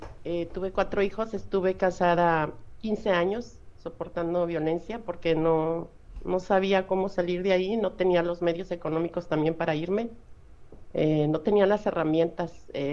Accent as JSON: {"language": "Spanish", "region": "Durango", "country": "Mexico", "tie": "born or raised there", "moved": "yes", "lives_now": "Nuevo Laredo, Mexico", "said": "soy originaria de Durango y llegué a la ciudad de Nuevo Laredo"}